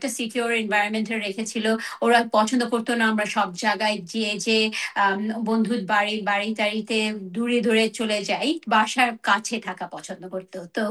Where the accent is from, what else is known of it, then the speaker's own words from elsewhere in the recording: Bangladesh; আমার চাইল্ডহুডটা মার্শাল্লাহ, আমার যেটা মনে আছে বাংলাদেশে আমরা এত মজা করতাম